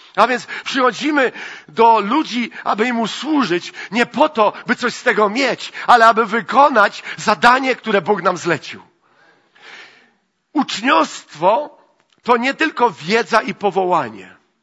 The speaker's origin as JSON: {"language": "Polish", "town": "Jastrzębie-Zdrój", "region": "Silesian Voivodeship", "country": "Poland", "said": "Byliśmy w szoku, jak dowiedziała się, że ja jestem z Jastrzębia."}